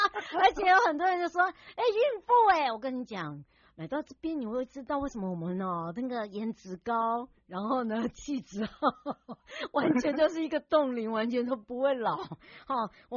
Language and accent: Chinese; Hualien County, Taiwan; 回到我的故乡花东纵谷，我们的花莲了。